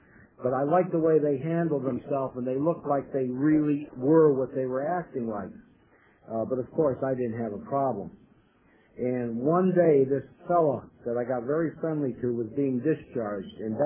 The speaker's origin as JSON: {"language": "English", "region": "New York", "country": "United States", "said": "I'm from New York, and I stopped using in 1960."}